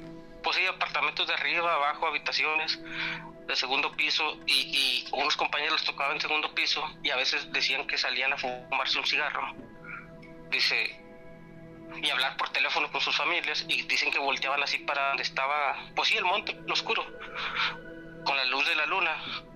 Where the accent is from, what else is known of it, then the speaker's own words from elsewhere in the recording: Múzquiz, Coahuila, Mexico; Somos de... somos originarios de Musquis, Coahuila.